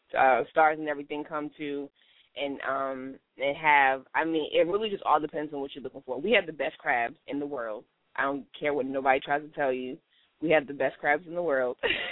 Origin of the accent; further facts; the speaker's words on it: Maryland, United States; growing up and me being Haitian, like, I grew up in Maryland. So Maryland is, like, really a diverse type of state.